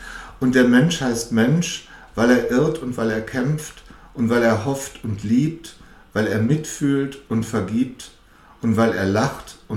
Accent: North Rhine-Westphalia, Germany; now in Berlin, Germany; ursprünglich komme ich aus NRW, also ganz andere Ecke, ganz im Westen.

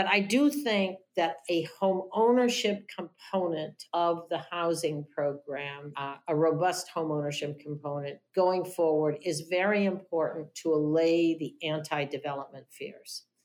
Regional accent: Midwest, United States; I guess I grew up with that in the Midwest because everybody owned a home.

